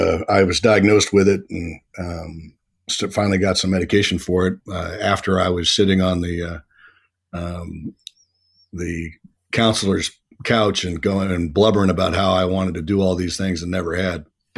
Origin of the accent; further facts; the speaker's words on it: Peoria, Illinois, United States; born there; also born or lived in Spain / Canada; I originally started out, and I was born in Peoria, Illinois, and went to we moved to Spain and then to Canada, and then back to the States when I was, I think, six.